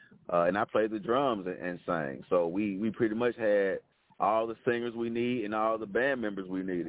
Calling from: Jackson, Tennessee, United States; I'm calling from Jackson, Tennessee. We're about 60 miles east of Memphis.

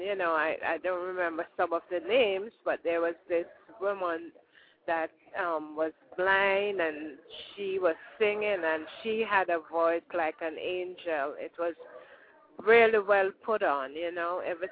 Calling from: Miami, Florida, United States; Right now I'm still in Miami, Florida.

